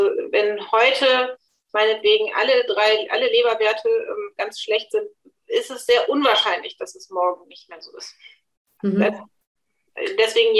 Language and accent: German; Cologne, North Rhine-Westphalia, Germany; ich komme aus Köln.